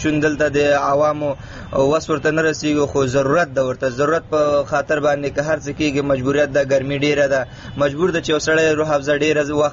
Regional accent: Nangarhar, Afghanistan; د ننګرهار ولایت د یو تن اوسیدونکی یم.

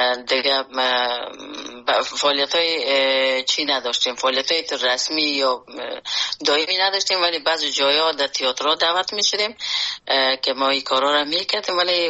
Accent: Afghanistan; اجتماعی افغانستان که در اوج بزرگ شدیم، در اوج کار کردیم

